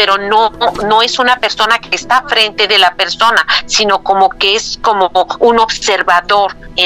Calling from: Canada; de Canadá.

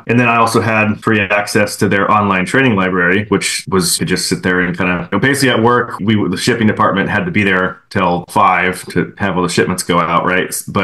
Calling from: Ashland, Oregon, United States; So I'm calling in from Ashland, Oregon, Southern Oregon, if anybody doesn't know.

